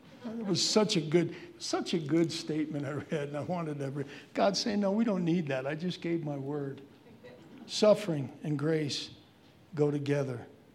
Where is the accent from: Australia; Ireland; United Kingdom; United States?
Ireland; I'm Irish. I've said that, right? For years I've said it.